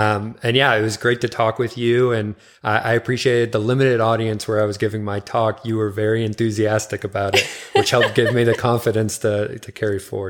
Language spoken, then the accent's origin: English; Louisville, Kentucky, United States; I grew up in Louisville, Kentucky.